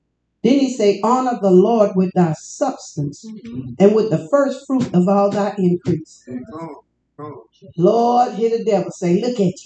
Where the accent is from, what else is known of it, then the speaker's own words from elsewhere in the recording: Louisiana, United States; I'm from Louisiana. I don't care where you're from.